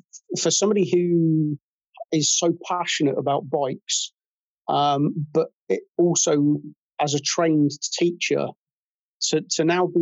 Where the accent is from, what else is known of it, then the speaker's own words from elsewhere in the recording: Teignmouth, South West England, United Kingdom; I'm born and brought up in Tynmouth, which is up on the coast about 30 miles away from here. So I've always been I've always been in Devon, aside from my time away in the military.